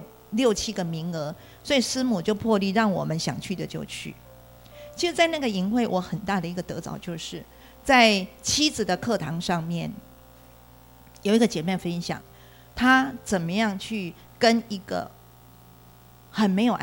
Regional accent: Taiwan; 我们都是在台湾出生长大的

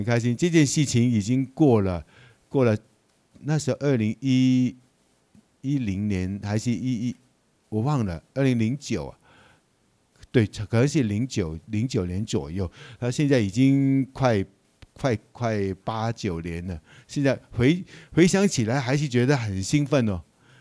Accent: Hong Kong; now in Taichung, Taiwan; 让我爸爸去到香港，然后去到香港，我在香港出生，又有机会我读到一个学校，那个学校是基督教的学校，又有机会在那边就成长，然后一步一步，哎，就也来到台湾读书，

